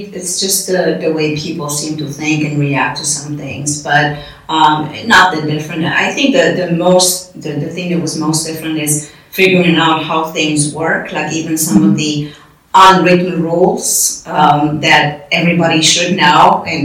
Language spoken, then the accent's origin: English; Romania; moved away; as a child growing up in Romania